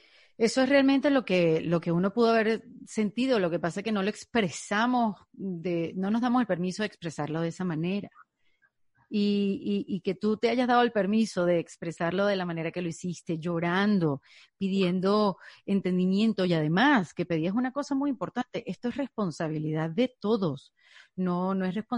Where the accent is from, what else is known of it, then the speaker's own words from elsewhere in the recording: Venezuela; now in United States; yo soy una inmigrante venezolana, pero ya no me llaman venezolana porque estoy en Estados Unidos, entonces me llaman latina